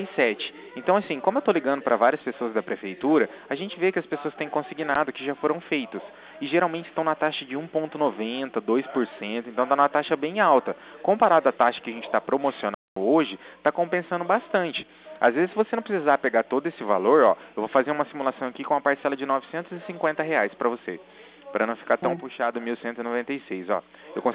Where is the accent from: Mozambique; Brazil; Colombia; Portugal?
Brazil; Cornélio Procópio, Paraná; Eu sou de Cornélio Procópio aqui no Paraná